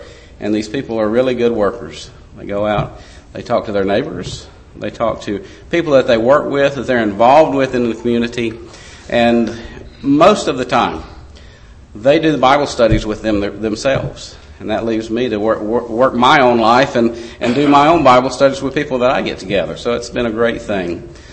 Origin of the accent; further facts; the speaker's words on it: Tuscaloosa, Alabama, United States; When I'm originally from Tuscaloosa